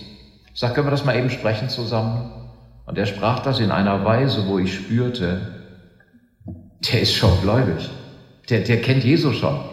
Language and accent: German; Eschwege, Hesse, Germany; Und das ist mein Heimatort, wo ich zur Schule gegangen bin, Eschwege, an der ehemaligen Grenze.